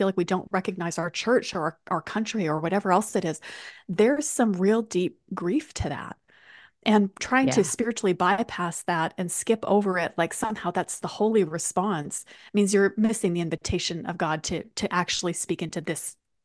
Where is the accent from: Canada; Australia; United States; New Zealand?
Canada; woman, in my case, being a Canadian, where you're just going to be polite and apologize to the door when it bumps into you.